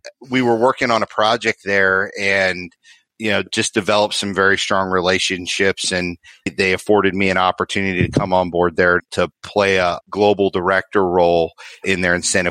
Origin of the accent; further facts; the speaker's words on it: Northeast, United States; But no, I grew up in the Northeast. We live here in North Texas.